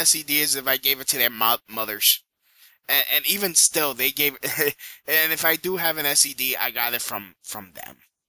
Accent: Brooklyn, New York, United States; And I'm not from Jersey. I'm from Brooklyn, for fuck's sake.

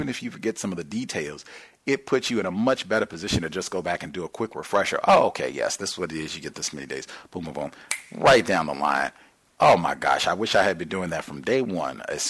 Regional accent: Ohio, United States; I used to work in Ohio. People in the management would always comment that I sounded like I came from Alabama.

